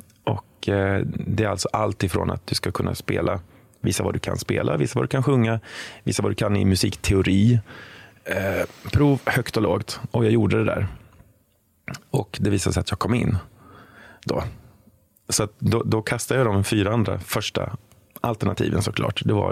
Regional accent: Västra Götaland County, Sweden; born there; Och jag är född utanför Borås

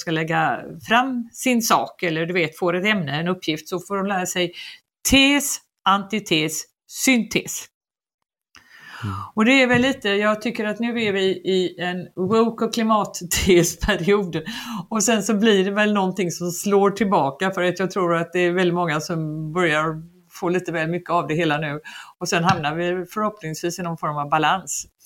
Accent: Gothenburg, Västra Götaland County, Sweden; moved away as an adult; also born or lived in Paris; som den göteborgare jag var

